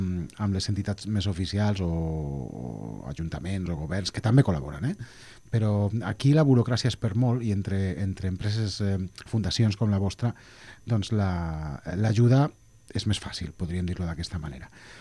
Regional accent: Castellón de la Plana, Valencian Community, Spain; recordava que jo soc de Castelló

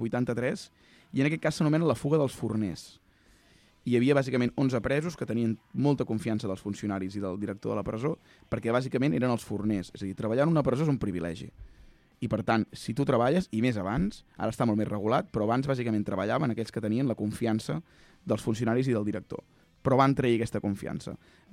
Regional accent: Ripoll, Catalonia, Spain; Això a Ripoll, que soc de Ripoll, en diem fer margeres.

